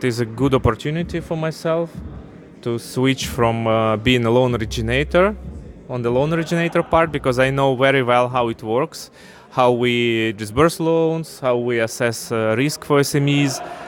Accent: Ukraine; I'm from Ukraine originally.

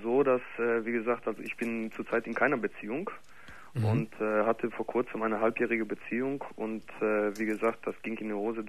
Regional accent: Gelsenkirchen, North Rhine-Westphalia, Germany; Ich komme nämlich aus Gelsenkirchen im Ruhrpott.

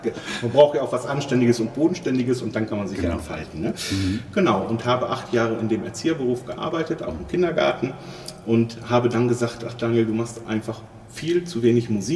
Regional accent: Melle, Lower Saxony, Germany; born there; also born or lived in Bremen / Goslar; Ich bin gebürtiger Mellocker, also komme hier aus Melle. Bin nach dem Studium 2 Jahre in Bremen gewesen und 1,5 Jahre in Goslar und Bad Harzburg

